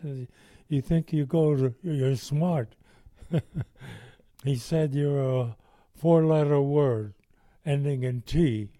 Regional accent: Croatia; first language Croatian; English is a second language; We didn't speak English. We spoke Croatian.

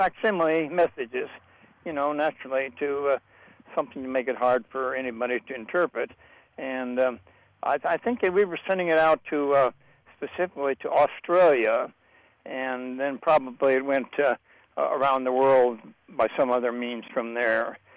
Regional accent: South Dakota, United States; I needed to get back to my hometown in South Dakota, my parents and so forth back there.

